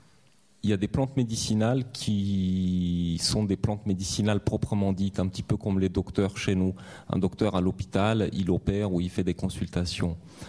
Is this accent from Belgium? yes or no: no; France; moi je viens de France